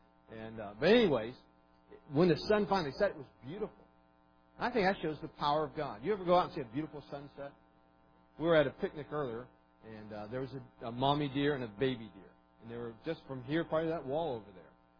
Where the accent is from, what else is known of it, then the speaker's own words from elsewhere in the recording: Bertha Hill, West Virginia, United States; when I grew up in West Virginia, Bertha Hill, there were two groups, two families